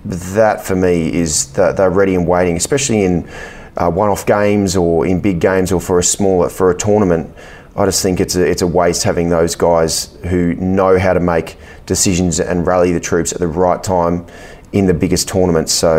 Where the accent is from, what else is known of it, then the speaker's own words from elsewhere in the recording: Australia; And for me, growing up in Australia, that's something that I never, ever, ever considered doing.